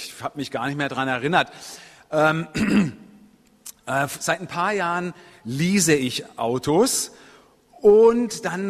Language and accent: German; Baden-Württemberg, Germany; Wir sind auch ein bisschen auf dem Land aufgewachsen, ja, also nicht so völlig ländlich, aber also die nächste Großstadt Karlsruhe war ungefähr 10 Kilometer weit weg. Das Dorf hatte 9000 Einwohner, in dem ich aufgewachsen bin.